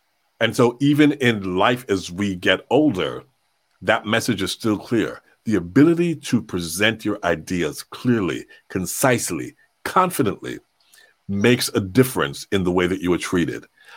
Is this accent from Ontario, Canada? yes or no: yes; Toronto, Ontario, Canada; When I was growing up, I grew up in Toronto. So it was a very multicultural city, multicultural classroom. I was born in Toronto, but my parents were born in Jamaica.